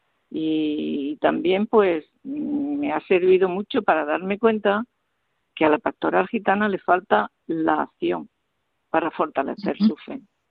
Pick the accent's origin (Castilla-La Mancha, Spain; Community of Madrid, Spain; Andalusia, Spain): Andalusia, Spain; Jaén; moved away as an adult; now in Elche, Spain; yo soy de Jaén, soy andaluza. Y ajá, me vine a Elche, pues recién casada, con 21 años.